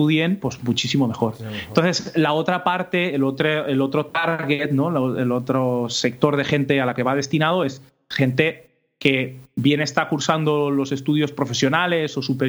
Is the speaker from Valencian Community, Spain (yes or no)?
yes; Bellreguard, Valencian Community, Spain; con la banda de mi pueblo, de Bellreguard, en Valencia